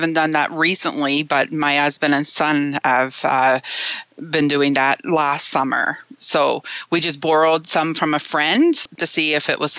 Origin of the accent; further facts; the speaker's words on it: Newfoundland and Labrador, Canada; I'm originally from Newfoundland. I was born and raised there. I've been here quite a few years, though. I'm married and have two children